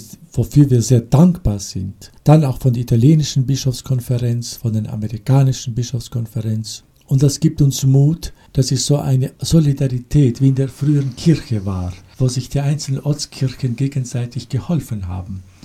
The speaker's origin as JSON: {"language": "German", "country": "Kazakhstan", "tie": "born or raised there", "said": "so bin ich dann letztlich vor 15 Jahren wieder zurückgekommen in meine alte Heimat, wo ich in der Kindheit gelebt habe, in Mittelasien. Konkret jetzt bin ich zurückgekommen nach Kasachstan"}